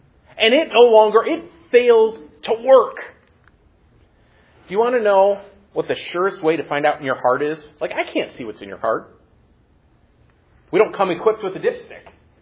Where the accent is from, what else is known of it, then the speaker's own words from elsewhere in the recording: Michigan, United States; As you all know, we're from Michigan. Canada's close.